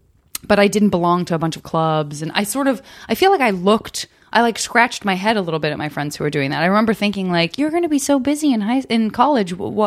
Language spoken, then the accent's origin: English; Tucson, Arizona, United States; I'm from Tucson.